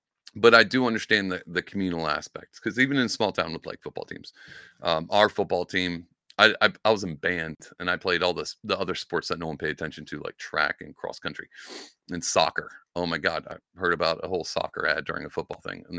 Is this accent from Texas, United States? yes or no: yes; Texas, United States; Now, growing up, I grew up in Southeast Texas, and down there in high school and all that stuff, the whole town gathered around the high school team